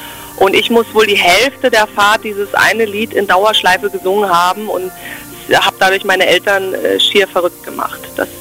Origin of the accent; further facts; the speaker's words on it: Germany; Ja, wir sind alle Deutsche. Genau, wir sind alle hier nicht aus Berlin, das kann man tatsächlich sagen. Von uns vier ist keiner ein echter, geborener Berliner, aber wir sind alle schon so lange hier